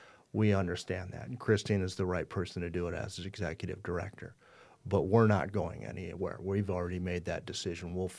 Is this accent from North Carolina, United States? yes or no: no; Pierre, South Dakota, United States; When growing up in Pierre and then reading that book, it was another side to a history that I was not aware of here in South Dakota.